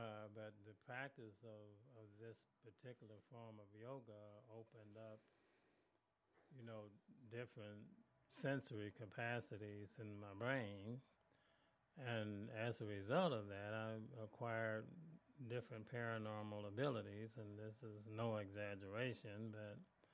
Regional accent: Mississippi, United States; born there; even though I was born in Mississippi

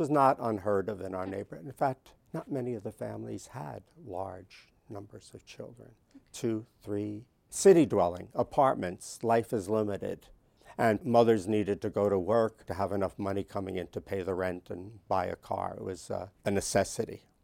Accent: Brooklyn, New York, United States; Well, I grew up in Greenpoint, Brooklyn in New York City.

